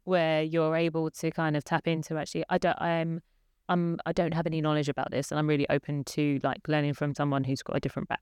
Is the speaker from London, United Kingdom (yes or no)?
yes; London, United Kingdom; having that diversity really naturally growing up in South London.